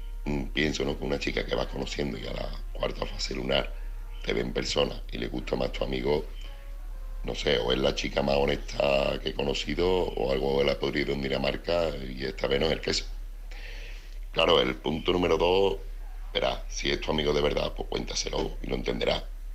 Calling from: Seville, Andalusia, Spain; corresponsal de Sevilla.

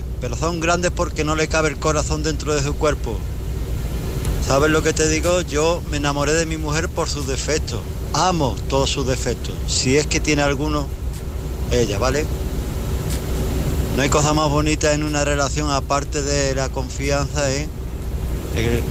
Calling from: Antequera, Andalusia, Spain; de Antequera

